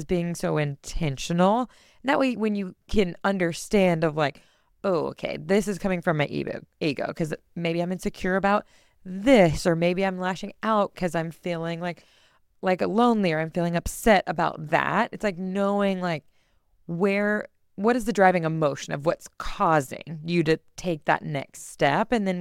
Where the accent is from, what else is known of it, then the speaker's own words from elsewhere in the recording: Texas, United States; also born or lived in North Carolina; I grew up in Texas, but I went to college in North Carolina.